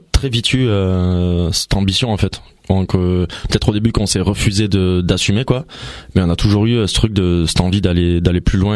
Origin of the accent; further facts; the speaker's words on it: Rodez, Occitanie, France; du coup on est de Rodez, et Rodez, faut savoir que du coup c'est une petite ville et les gens se connaissent et les rencontres se font très vite.